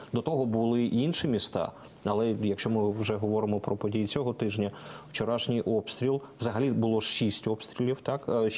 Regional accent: Zaporizhzhia, Zaporizhzhia Oblast, Ukraine; Я з Запоріжжя, я можу сказати, що так, у нас не завжди була дуже проста там ситуація

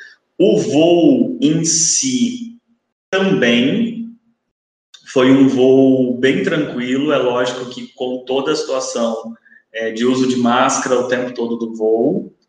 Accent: São Paulo, Brazil; now in Porto, Portugal; lembrando que eu saí do Porto, né, no aeroporto Francisco Sá Carneiro, cheguei no Brasil no aeroporto de Guarulhos, em São Paulo. Posteriormente, no outro dia, eu peguei um voo no aeroporto de Congonhas até o aeroporto de Ribeirão Preto, que é mais próximo à minha cidade natal.

